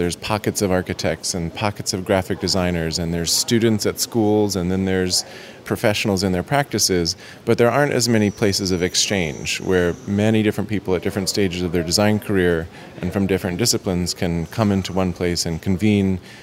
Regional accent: Brooklyn, New York, United States; We pretty quickly centered on New York, not least of which because I'm personally from Brooklyn, so it made it very convenient.

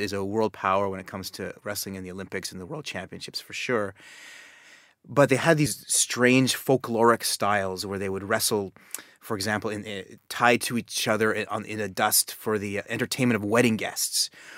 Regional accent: Calgary, Alberta, Canada; My city in Canada, Calgary, is really, you know, it's a smallish city where we were a little more than a million now, and we were much less when I was growing up.

